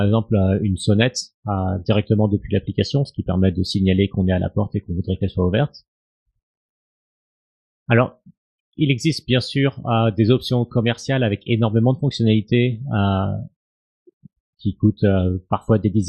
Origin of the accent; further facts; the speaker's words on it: Berlin, Germany; je viens de Berlin.